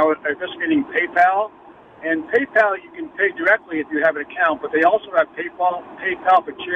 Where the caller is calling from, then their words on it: Waterbury, Connecticut, United States; I'm calling from Waterbury.